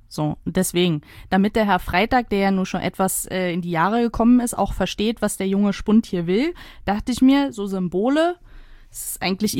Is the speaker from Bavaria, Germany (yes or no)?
yes; Dachau, Bavaria, Germany; now in Berlin, Germany; Aber ich bin halt nicht da geboren. Aber sehe ich mich als Dachauerin, ja, als Bayerin? Nee, tue ich auch nicht. Ich bin, glaube ich, so ein Niemandslandmensch.